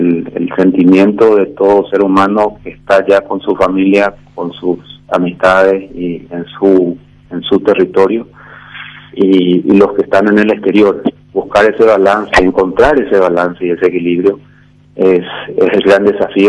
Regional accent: Paraguay; Sí les transmití mi dolor como paraguayo

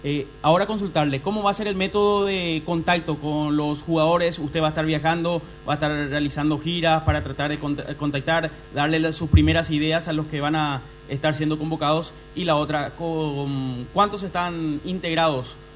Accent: Paraguay; como paraguayo

